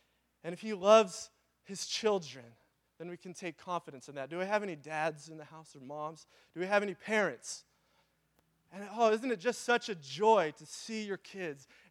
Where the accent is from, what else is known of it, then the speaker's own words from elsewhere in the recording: Graham, Washington, United States; I grew up in Graham, okay? Actually, sort of the Kapausen area. 288. I like to think of it as the Wild West, okay? And in our neighborhood, beautiful, I mean, everybody has like 5 or 10 acre lots